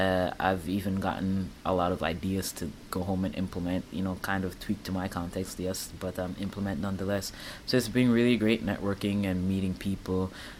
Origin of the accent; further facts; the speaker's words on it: Jamaica; People find it, you know, unusual as a Jamaican, but I do like the snow.